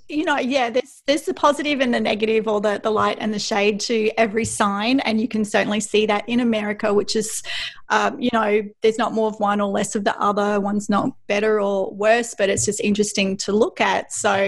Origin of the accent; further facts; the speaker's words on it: Australia; And because I'm Australian, I always think